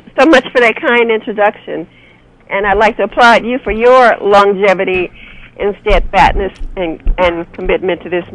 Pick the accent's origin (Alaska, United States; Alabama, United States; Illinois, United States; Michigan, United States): Alaska, United States; my coming into the movement in what we call the Lower 48, being that I came from Alaska, was very different.